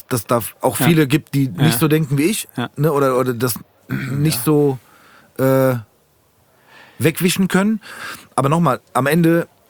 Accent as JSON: {"language": "German", "town": "Neu-Isenburg", "region": "Hesse", "country": "Germany", "said": "Ja, Neu-Isenburg."}